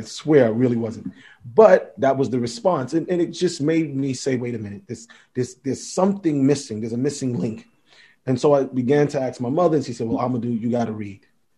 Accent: New York City, New York, United States; I went to St. Raymond's Elementary in the Bronx in New York City, growing up in New York City.

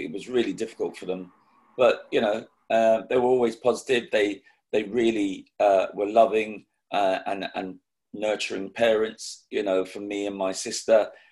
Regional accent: London, United Kingdom; settling in Islington, more of the southern part of Islington near King's Cross

